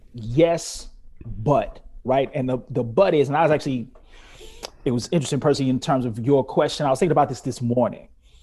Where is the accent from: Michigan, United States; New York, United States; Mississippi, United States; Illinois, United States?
Illinois, United States; Chicago; I'm born and raised in Chicago, I'm almost 50 years old.